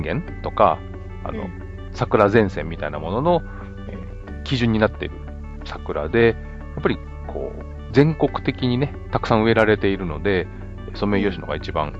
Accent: Gunma, Japan; うん、で私、出身が群馬県なので、

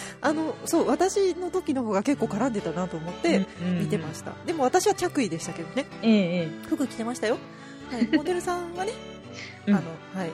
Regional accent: Gifu, Japan; でも、まあ、地元私は岐阜ですけれどもね

